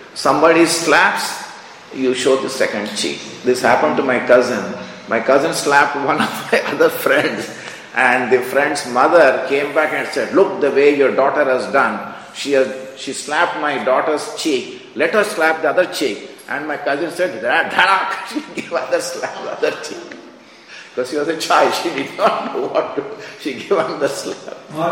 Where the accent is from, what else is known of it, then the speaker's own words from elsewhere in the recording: Hyderabad, Telangana, India; as a child, I come from Hyderabad, and it is more than half of Hyderabad is from Urdu speaking community.